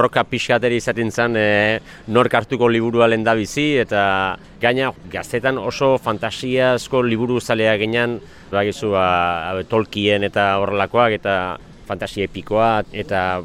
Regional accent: Zarautz, Basque Country, Spain; ni zarauztarra naiz eta Zarauzko udaliburutegian ordua pasatzen genitun.

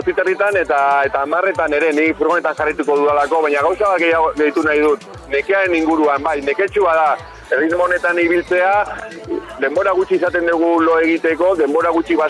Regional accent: Arrasate, Basque Country, Spain; now in Vitoria-Gasteiz, Spain; ni arrasatearra naiz, eta arrasdei pasatu zenean, ba, aldezarrean korrika ibili nintzen, eta bueno, gaur egun Gasteizen bizi naiz

